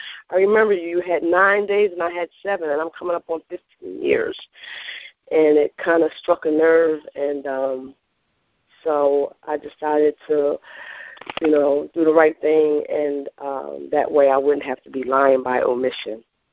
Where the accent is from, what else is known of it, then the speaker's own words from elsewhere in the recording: Pennsylvania, United States; And I grew up right on Wilton Street, the 200 block, right off the block.